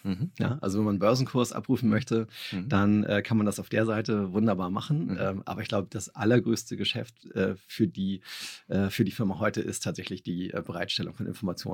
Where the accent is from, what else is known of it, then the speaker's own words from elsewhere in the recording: Kiel, Schleswig-Holstein, Germany; Genau, ich bin Kieler Jung.